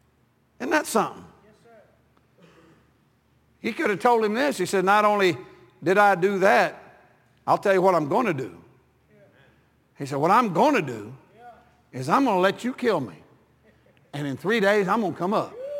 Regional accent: Texas, United States; I said, well, I'm from Texas, and we try to be nice, but since you're from New York, I'll just put it to you straight.

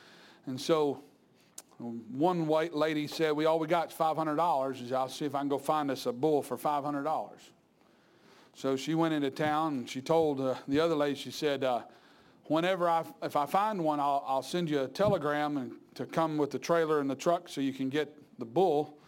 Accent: Pensacola, Florida, United States; I grew up in Pensacola, Florida, in Byron Bible Baptist Church.

